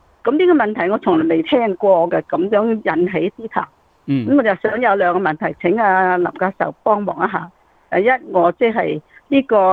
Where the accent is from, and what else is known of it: China